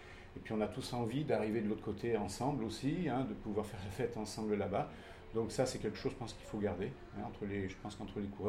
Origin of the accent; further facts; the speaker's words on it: Apt, Provence-Alpes-Côte d'Azur, France; je viens du Vaucluse, hein, au pied de Apt, exactement, au pied du Luberon.